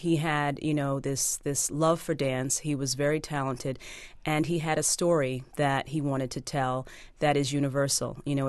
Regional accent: New York City, New York, United States; I grew up in New York City in Queens and studied at the Ailey School and left for school in California, worked in Italy a little bit.

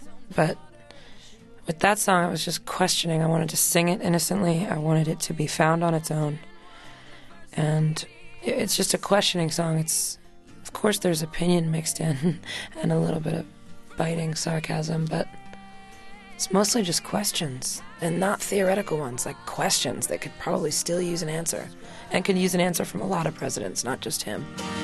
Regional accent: United States; And I'm an American citizen. I love this country, and I don't love our president.

